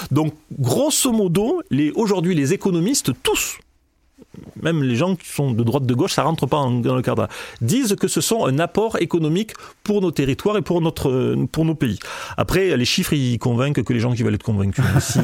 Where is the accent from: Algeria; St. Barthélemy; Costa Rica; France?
France; Albi, Occitanie; moved away as an adult; now in Paris, France; moi je suis d'Albi dans le Tarn, et je n'attendais qu'une chose, après le bac, pouvoir me barrer, pour aller au mieux, au pire, entre guillemets, à Toulouse, au mieux à Paris. Bon, j'ai pu partir à Paris, j'en suis très heureux, j'y suis depuis 25 ans, 24